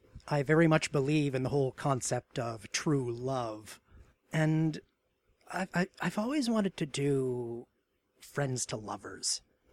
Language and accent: English; Canada; I am Canadian. My paternal grandfather came from Norway. I was born in 1988.